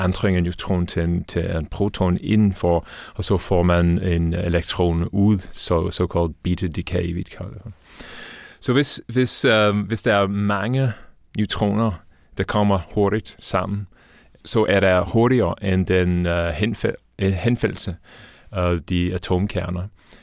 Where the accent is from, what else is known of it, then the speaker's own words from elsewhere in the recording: Dublin, Leinster, Ireland; Danish is a second language; now in Denmark; Jeg er faktisk irsk. Jeg kommer fra Dublin oprindeligt i Irland